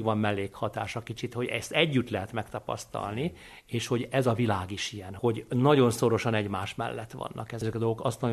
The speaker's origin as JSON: {"language": "Hungarian", "country": "Hungary", "said": "Mondtam, hogy én Magyarországról vagyok"}